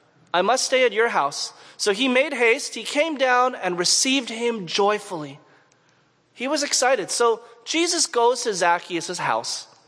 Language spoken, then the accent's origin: English; Montreal, Quebec, Canada; I'm from Montreal, and a lot of the Adventists in Montreal are from Haiti.